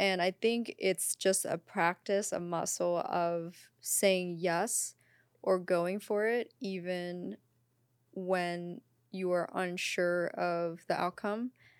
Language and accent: English; Pennsylvania, United States; And, you know, at the same time, we're just kids from Berks. If anyone knows, like Reading, Pennsylvania is, you know, Berks County, Lancaster County, Pennsylvania is a very small place.